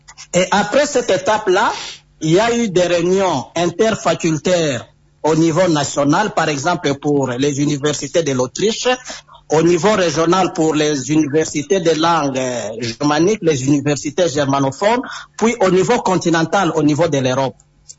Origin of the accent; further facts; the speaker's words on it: DR Congo; si je dois revenir chez moi en République démocratique du Congo, je vois comment les choses se font.